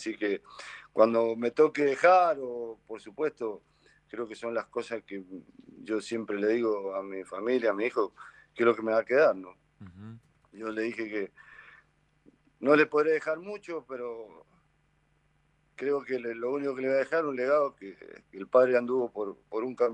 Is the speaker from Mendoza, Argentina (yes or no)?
yes; Mendoza, Argentina; caminar tranquilo en mi provincia, aparte porque soy mendocino